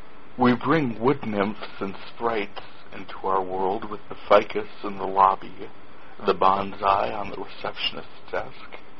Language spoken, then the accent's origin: English; North Dakota, United States; I am from North Dakota, and happy first day of spring, everyone.